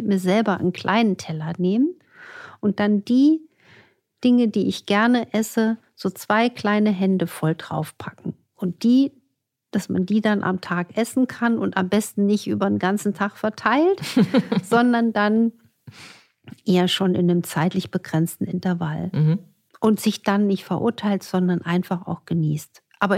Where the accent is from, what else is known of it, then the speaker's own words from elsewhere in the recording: Saarland, Germany; also born or lived in France; ich komme ja aus der Region Saarland, ich bin ja auch Saarlandbotschafterin, ist ein faszinierendes Eckchen, auch als Dreiländereck.